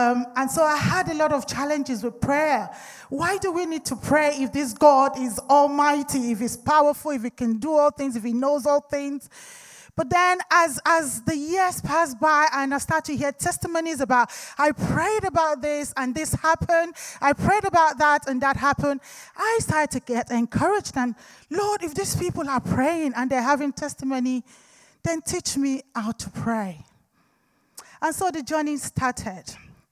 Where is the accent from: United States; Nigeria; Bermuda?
Nigeria; One of the things I saw when I was growing up in Nigeria